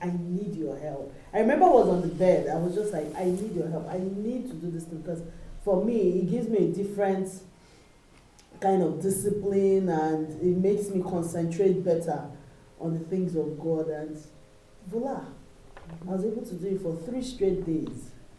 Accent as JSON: {"language": "English", "country": "Nigeria", "moved": "yes", "said": "I came from Nigeria 2021. In Nigeria, I used to do it very well."}